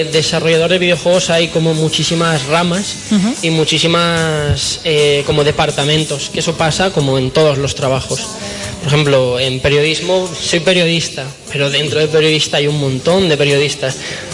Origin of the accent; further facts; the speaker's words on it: Extremadura, Spain; me gusta mucho España y me gusta mucho mi tierra. Bueno, prefiero más... O otras zonas de Extremadura, pero...